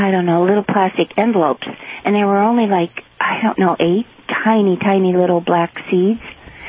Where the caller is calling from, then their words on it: Tiffin, Ohio, United States; I'm from Tiffin, Ohio.